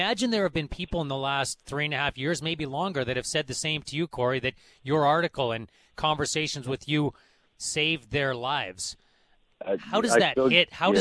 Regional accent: Kamloops, British Columbia, Canada; where I grew up in Kamloops

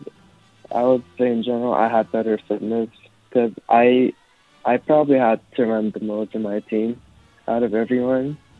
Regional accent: Bangkok, Thailand; now in Vancouver, Canada; I'm from Thailand. I'm from Bangkok.

